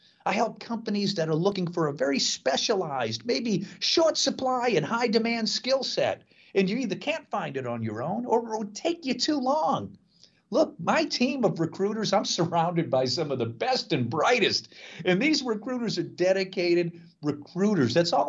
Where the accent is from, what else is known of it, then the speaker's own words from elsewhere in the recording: Boston, Massachusetts, United States; I want to know what's going on in my hometown. So Boston Danny gives us an update. He brags about his sports teams, the weather, and the fair city of Boston.